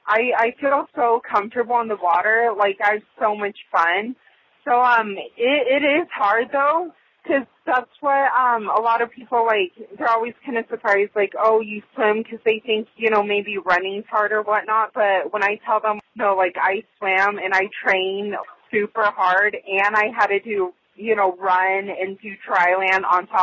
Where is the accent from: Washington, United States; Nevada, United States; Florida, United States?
Nevada, United States; Las Vegas; Well, being born and raised, like, I know a lot of people say, like, it's pretty rare, but I actually love it.